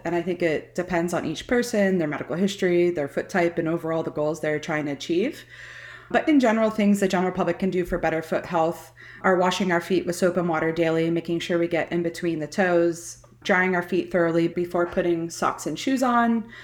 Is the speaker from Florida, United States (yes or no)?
yes; Satellite Beach, Florida, United States; As a native born and raised in Satellite Beach, a street from the beach, I myself am a flip-flop girl.